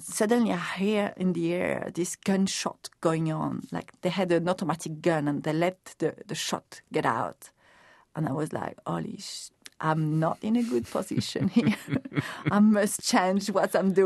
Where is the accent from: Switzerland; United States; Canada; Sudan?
Switzerland; "I'm from Switzerland. … Do you understand me?"